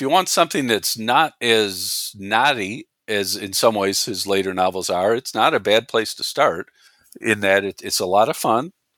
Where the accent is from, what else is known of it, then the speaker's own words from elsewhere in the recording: Chicago, Illinois, United States; I'm originally from Chicago, so that's convenient for me